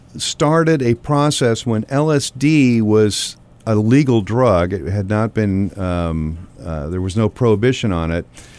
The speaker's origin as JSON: {"language": "English", "town": "Eugene", "region": "Oregon", "country": "United States", "tie": "born or raised there", "said": "I grew up in the Eugene area, and Pleasant Hills, a little area outside of that where he had his farm."}